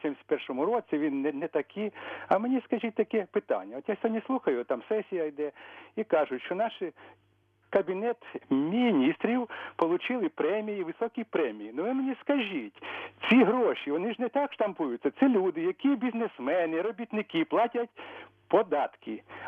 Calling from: Kyiv, Ukraine; Я з Києва телефоную.

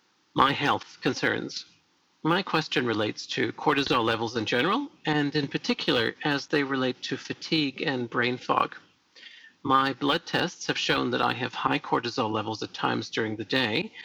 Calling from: Melbourne, Victoria, Australia; I'm contacting you from Melbourne, Australia.

